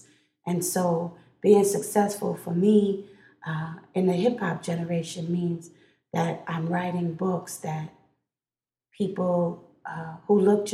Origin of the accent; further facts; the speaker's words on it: New York, United States; I was born in the Bronx and raised in the earlier part of my life in the projects. And I think everything that I've written has been powerfully influenced by my experience in the projects of New York.